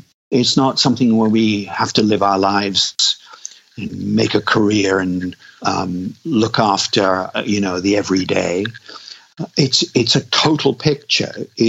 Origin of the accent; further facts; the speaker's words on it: England, United Kingdom; Being an Englishman, it's usually English tea, even though I do love Japanese tea these days.